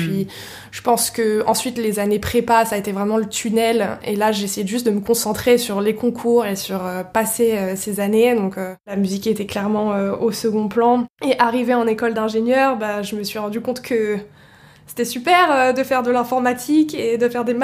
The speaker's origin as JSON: {"language": "French", "town": "Paris", "region": "Île-de-France", "country": "France", "tie": "born or raised there", "also_born_or_lived": "Germany", "said": "En fait, je dis que j'ai grandi à Paris, mais en vérité, je suis arrivée à Paris à partir du collège, mais j'ai passé toute ma primaire en Allemagne parce que mon père était muté là-bas."}